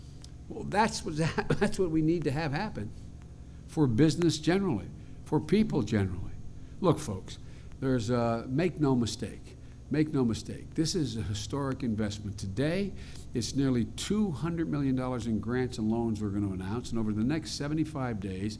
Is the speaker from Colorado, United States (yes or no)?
no; Scranton, Pennsylvania, United States; I come from Scranton, Pennsylvania, Northeast Pennsylvania.